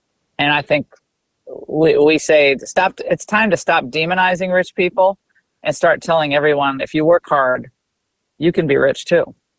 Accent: Connecticut, United States; I grew up in Connecticut. It's a beautiful state.

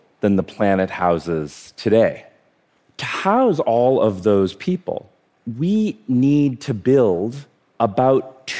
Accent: India; born there; So I was born in India. I have actually 50 first cousins.

